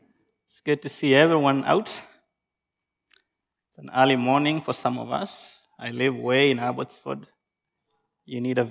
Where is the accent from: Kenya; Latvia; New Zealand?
Kenya; moved away as an adult; now in Canada; I grew up in Kenya, and there you are just part of the family.